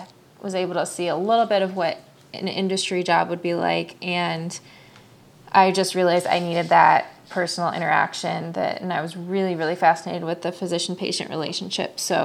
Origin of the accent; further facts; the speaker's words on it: Michigan, United States; So I grew up in Michigan.